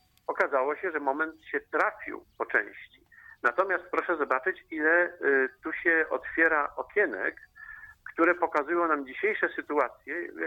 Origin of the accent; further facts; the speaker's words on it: Kórnik, Greater Poland Voivodeship, Poland; w Kórniku była Rada Robotniczo-Żołnierska, moje rodzinne miasteczko, tuż pod Poznaniem.